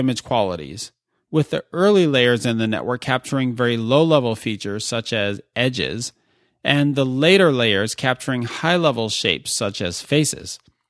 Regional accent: New York City, New York, United States; held from September 26th to 27th in New York City, my hometown.

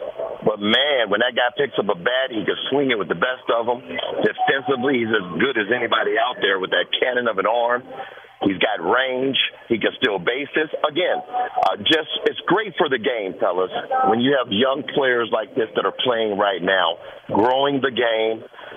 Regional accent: Cincinnati, Ohio, United States; But when I'm talking about my hometown team, I refer to it as we. And the Cincinnati Reds fans

